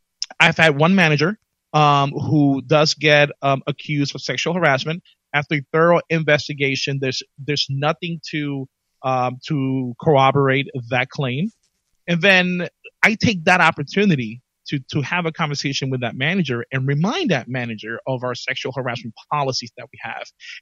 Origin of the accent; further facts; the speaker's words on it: New York, United States; I'm from the Bronx, whatever.